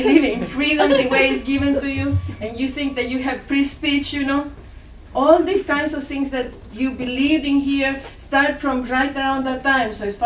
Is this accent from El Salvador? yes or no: yes; El Salvador; English is a second language; I am from Central America, from El Salvador.